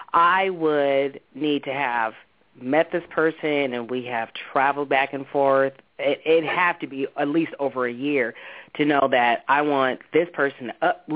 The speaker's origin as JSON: {"language": "English", "region": "West Coast", "country": "United States", "tie": "born or raised there", "said": "He was born and raised in the East Coast. I'm born and raised on the West Coast."}